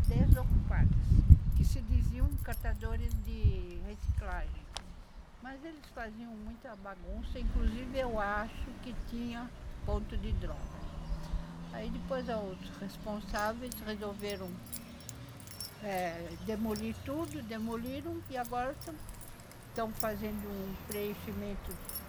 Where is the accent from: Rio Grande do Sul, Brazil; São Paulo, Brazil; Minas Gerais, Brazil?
São Paulo, Brazil; Bom, eu sou natural de São Paulo. Nasci, me criei lá. Vivi lá até os meus quase 46 anos.